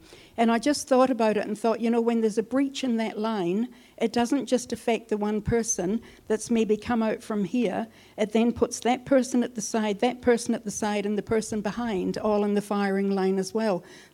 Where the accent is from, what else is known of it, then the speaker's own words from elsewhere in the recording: Glasgow, Scotland, United Kingdom; because I come from Glasgow, we've got a bit of nuclear reactor in us in Glasgow.